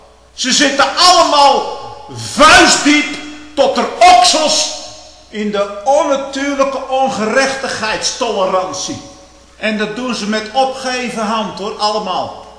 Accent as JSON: {"language": "Dutch", "region": "Overijssel", "country": "Netherlands", "tie": "born or raised there", "said": "Ik groeide op in Veenemuiden."}